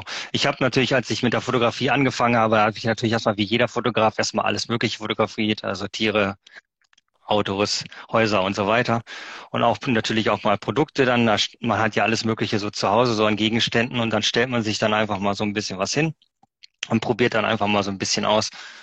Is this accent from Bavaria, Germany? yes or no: no; Oldenburg, Lower Saxony, Germany; ich bin 43, ich komme aus Oldenburg